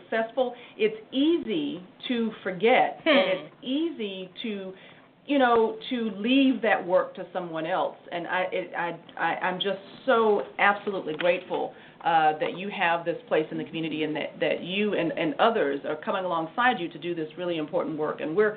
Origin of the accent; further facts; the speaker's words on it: Florida, United States; You know, clearly her life is different than mine growing up in Florida.